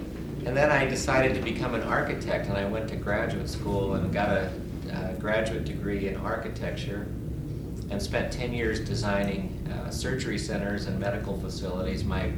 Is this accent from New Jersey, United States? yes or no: no; Northfield, Minnesota, United States; now in Colorado, United States; I live in Colorado, but I grew up in Minnesota, grew up in Northfield, Minnesota, went to grade school, middle school, and high school, and college all in the same town, went to St. Olaf.